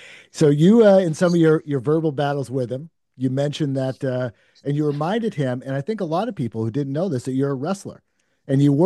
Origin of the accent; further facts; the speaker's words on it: Northeast, United States; So I'm also from the Northeast.